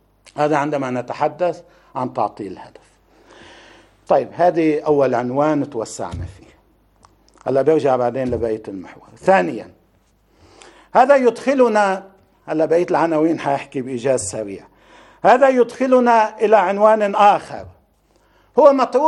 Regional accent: Lebanon; هذا ما يجري عندنا في لبنان

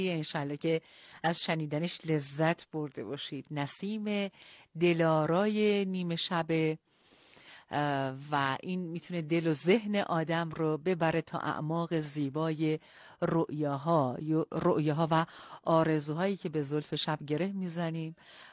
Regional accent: Iran; به عنوان یک ایرانی

